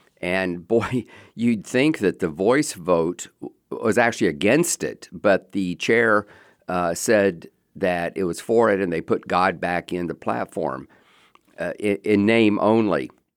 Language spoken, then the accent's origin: English; Florida, United States; Many of you may know my own background, that growing up in Florida, which was primarily Democratic up until the 1970s